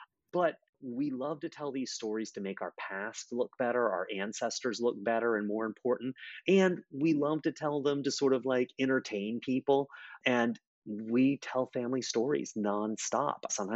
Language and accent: English; the South, United States; I'm from the South and I've got lots of family down here still.